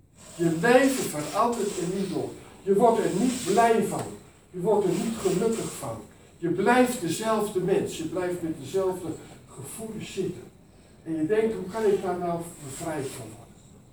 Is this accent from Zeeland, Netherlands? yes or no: no; Gelderland, Netherlands; Ik moet zeggen, ik kom van de Veluwe.